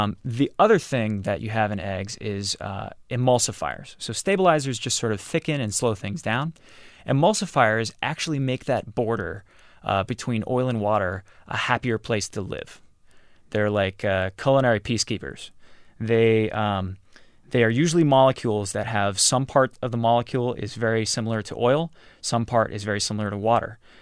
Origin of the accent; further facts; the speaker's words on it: Texas, United States; I come from Texas, where we have a mixture of some really amazing vinegar-based hot sauces, sort of Louisiana style